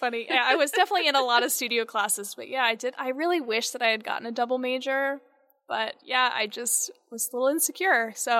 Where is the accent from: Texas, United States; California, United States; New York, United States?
Texas, United States; Tyler; Well, in 2018, I had recently moved back to the area. I'm from Tyler, Texas